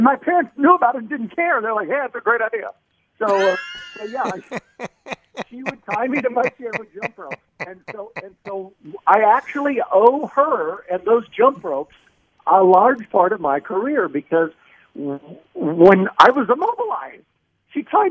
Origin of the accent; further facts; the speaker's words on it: Kansas City, Missouri, United States; But I grew up in Kansas City